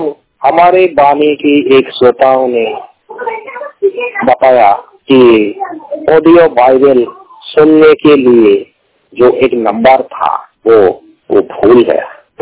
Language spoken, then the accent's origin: Hindi; West Bengal, India; Hindi is a second language; मैं एक बंगाली हूँ और ज्यादातर हिंदी, मेरा टूटा टूटा हिंदी, कोई गलती हो जाए तो समझ लीजिए, क्योंकि हिंदी मैं ज्यादातर नहीं समझते हूँ और नहीं जानते हूँ।